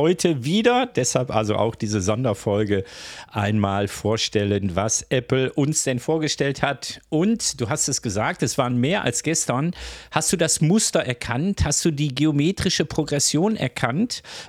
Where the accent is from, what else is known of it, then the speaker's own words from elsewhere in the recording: North Rhine-Westphalia, Germany; Wie du weißt, komme ich aus dem Ruhrgebiet. Bei uns gibt es keine Gänseblümchenketten, da gab es nur Kohle und Stahl.